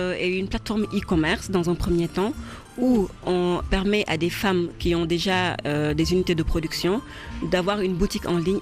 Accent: Saint-Louis, Senegal; Je suis originaire de Saint-Louis, du Sénégal

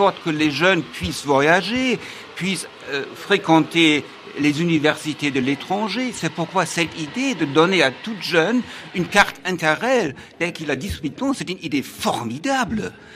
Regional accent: Germany; il y a 70 ans, cela aurait été impossible pour moi, en tant qu'Allemand, d'être ici.

